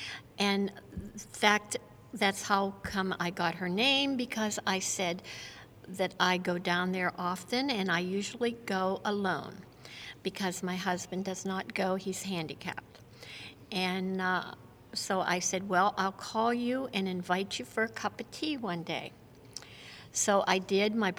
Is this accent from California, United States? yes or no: no; New Wilmington, Pennsylvania, United States; I'm from New Wilmington, Pennsylvania, and I am at the McDonough Center in Youngstown, Ohio